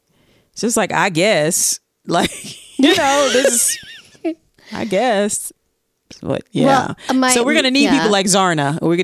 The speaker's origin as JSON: {"language": "English", "country": "United States", "said": "We can do that because we're American"}